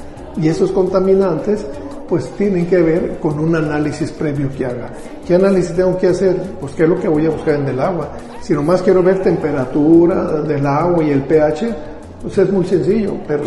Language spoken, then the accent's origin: Spanish; Mexico